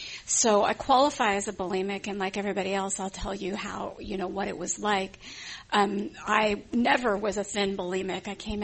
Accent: Encino, California, United States; now in Oakland, United States; But I will say I grew up here. I grew up here in Encino

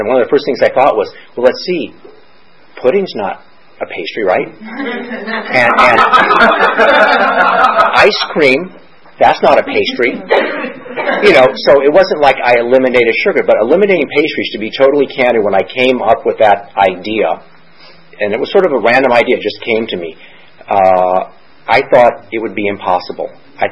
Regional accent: Ireland; I'm Irish, so I have a bizarre relationship with alcohol.

